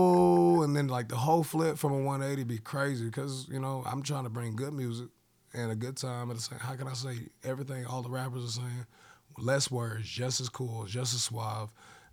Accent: Cumby, Texas, United States; Bro, I'm from Cumby, Texas.

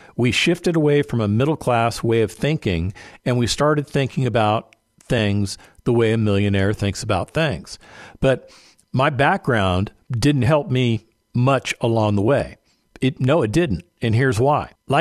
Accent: Las Vegas, Nevada, United States; because I lived in Las Vegas, I grew up in Las Vegas, and I just figured I would just have to go to the feeder school

